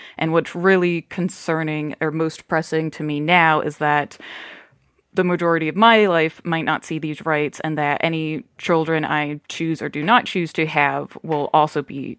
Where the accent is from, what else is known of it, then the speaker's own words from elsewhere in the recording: Lebanon, Ohio, United States; my hometown of Lebanon, where I've lived my entire life